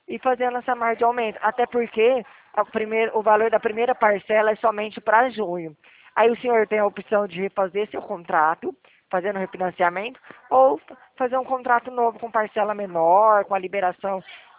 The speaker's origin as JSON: {"language": "Portuguese", "town": "Ribeirão Preto", "region": "São Paulo", "country": "Brazil", "said": "Eu sou de Ribeirão"}